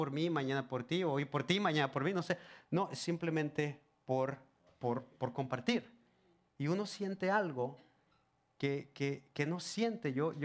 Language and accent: Spanish; Monterrey, Nuevo León, Mexico; Y les digo, yo soy de Monterrey.